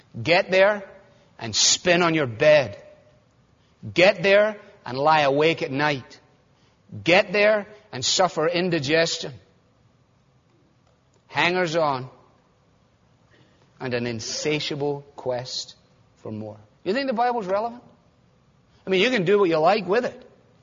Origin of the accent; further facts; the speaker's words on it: Scotland, United Kingdom; As a Scot, last of the big spenders, put the quarter